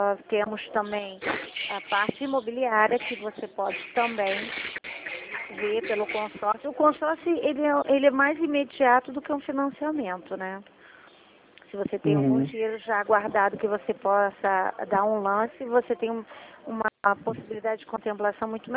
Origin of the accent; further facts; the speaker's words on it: Rio de Janeiro, Brazil; Eu sou do Rio, sou da central do Rio.